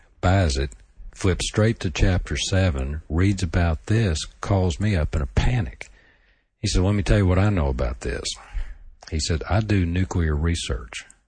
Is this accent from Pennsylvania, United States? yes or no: no; Baldwin, Michigan, United States; I'm from Baldwin, Michigan.